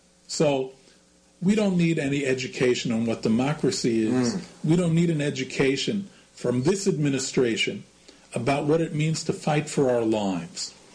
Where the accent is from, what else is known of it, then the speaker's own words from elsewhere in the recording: New York, United States; I grew up in New York, and I grew up doing my homework in the New York Times newsroom on West 43rd Street.